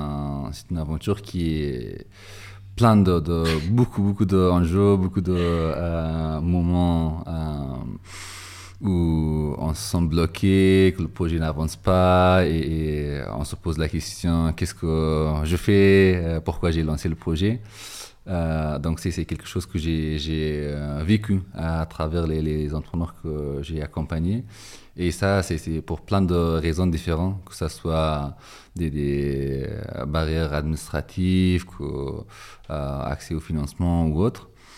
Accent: Kabul, Afghanistan; now in France; Je suis originaire de Kaboul. Et ça fait un peu près 7 ans que j'habite en France.

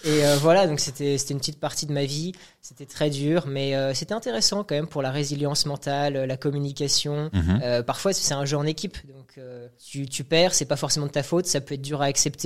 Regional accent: Paris, Île-de-France, France; also born or lived in Bordeaux; now in Dubai, United Arab Emirates; je viens de Paris, maintenant Dubaï, je passe la moitié de l'année à Dubaï.

